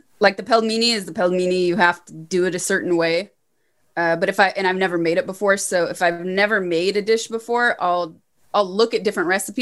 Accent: United States; I've traveled enough to know that, like, I'm fucking American. There's no doubt about it.

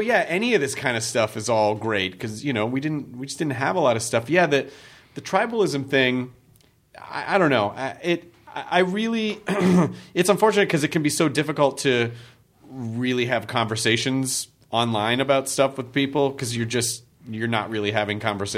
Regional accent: Memphis, Tennessee, United States; when I grew up in Memphis

